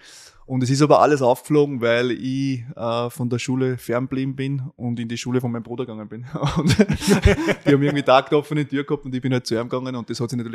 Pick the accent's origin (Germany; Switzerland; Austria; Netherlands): Austria; Upper Austria; ein Strizi, sagt man bei uns in Oberösterreich